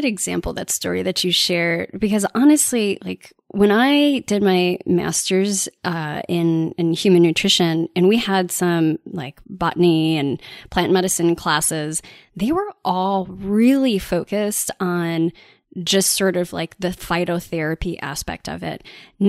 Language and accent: English; Chicago, Illinois, United States; Because I grew up in Chicago, but you know I connected with plants in my grandmother's gardens.